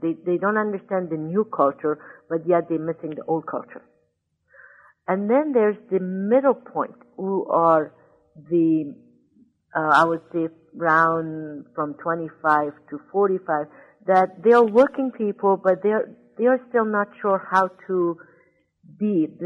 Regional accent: California, United States; if I take you to my hometown in Northern California and see how those people will treat you.

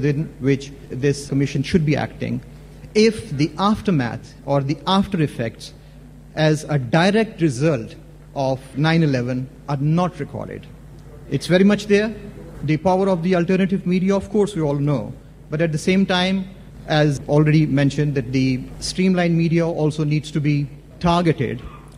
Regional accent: Pakistan; I would like to mention it's a great honor and pleasure

